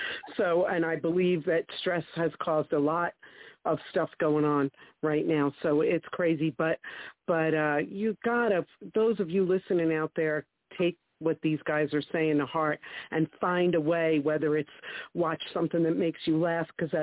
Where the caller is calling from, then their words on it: New Jersey, United States; I'm calling from New Jersey, right outside of Atlantic City.